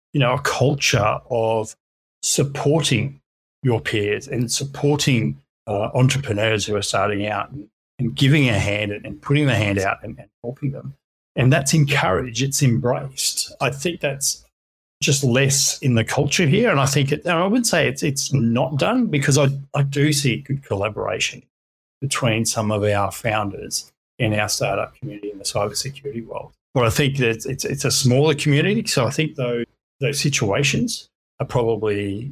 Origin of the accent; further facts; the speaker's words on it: Australia; I'm Australian, I can't ever really think of that entrepreneurial spirit being instilled in us culturally.